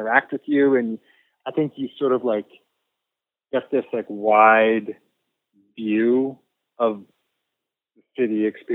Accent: California, United States; I grew up in the Bay Area, and I went to college in Southern California. And then I moved to New York after starting my journalism career. And I moved back home after 10 years. Moved back to the Bay Area.

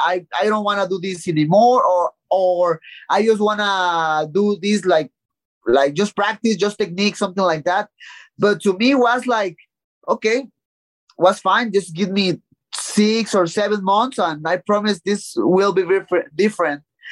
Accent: Tijuana, Baja California, Mexico; I'm from Tijuana and he lives there, I think so.

